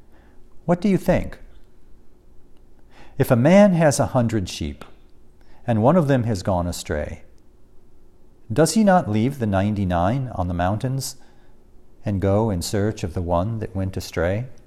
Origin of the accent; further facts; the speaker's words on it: United States; I don't quite fit America, and I'm an American.